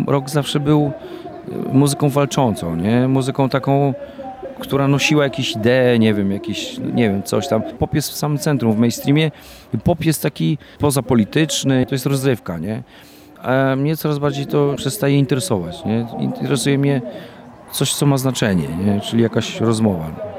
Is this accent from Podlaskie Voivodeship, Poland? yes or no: yes; Podlaskie Voivodeship, Poland; born there; ja się urodziłem w Dolinie Rozpudy